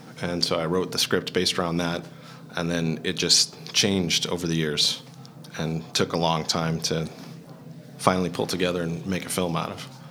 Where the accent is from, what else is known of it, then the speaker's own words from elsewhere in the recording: Wisconsin, United States; also born or lived in Great Barrington, United States; I was born in Massachusetts, Great Barrington. And then I moved when I was about, two or three to Wisconsin. And I lived in Wisconsin in several towns.